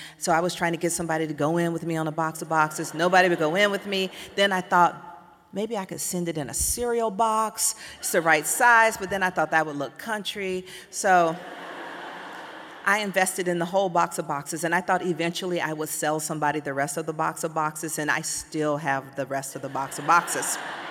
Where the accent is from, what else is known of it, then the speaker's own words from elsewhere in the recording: Atlanta, Georgia, United States; She was reared in a small town in Louisiana where my dad is from, and I grew up in Atlanta, and I didn't really know her.